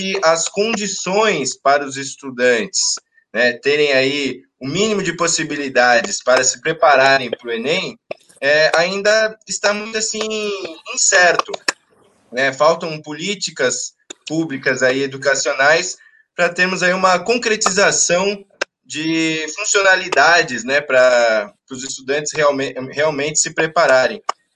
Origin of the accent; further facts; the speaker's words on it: Brazil; A gente é brasileiro, né? Nós não desistimos nunca.